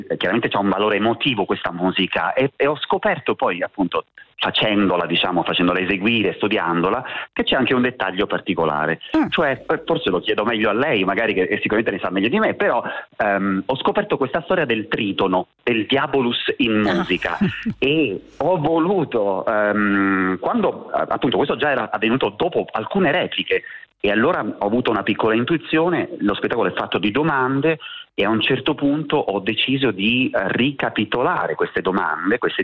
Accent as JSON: {"language": "Italian", "town": "Palermo", "region": "Sicily", "country": "Italy", "tie": "born or raised there", "said": "Io sono nato a Palermo e sono molto legato a questa città"}